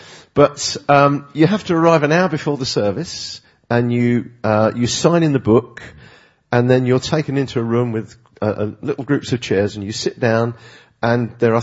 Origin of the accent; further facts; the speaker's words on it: England, United Kingdom; this very nervous girl who'd already been told that I was a pastor from England